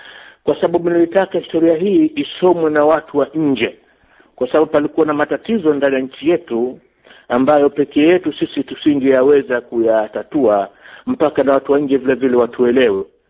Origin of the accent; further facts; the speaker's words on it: Dar es Salaam, Tanzania; born there; Mimi nimezaliwa Dar es Salaam, hawa ni kama wajumba zangu.